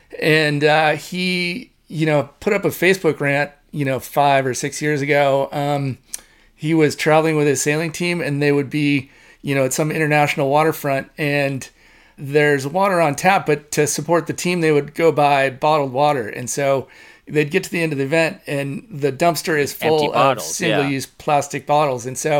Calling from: Hood River, Oregon, United States; I'm calling from Hood River, Oregon.

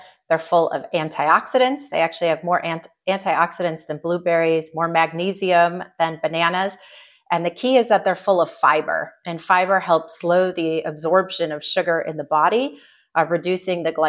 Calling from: Raleigh, North Carolina, United States; from Raleigh, North Carolina

